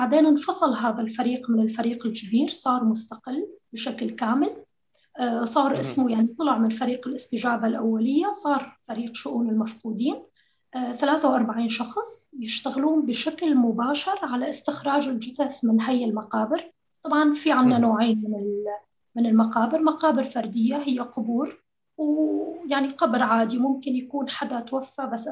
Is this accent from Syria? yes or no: yes; Al-Hasakah, Al-Hasakah Governorate, Syria; now in Erbil, Iraq; أنا من الحسكة